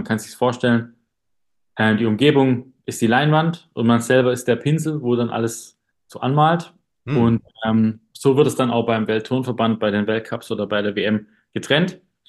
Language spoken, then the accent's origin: German; Baden-Württemberg, Germany; Ich bin jetzt noch 33 Jahre alt. Nächste Woche wäre ich 34 Jahre alt. Und ich komme aus dem Schwarzwald.